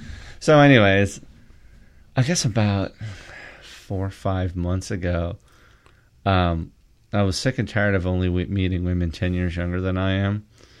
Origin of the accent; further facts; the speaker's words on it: United States; Which is funny because in America we import our lower class. You know, our goal as an American country, same thing, is to have all the middle class people be the people that were here first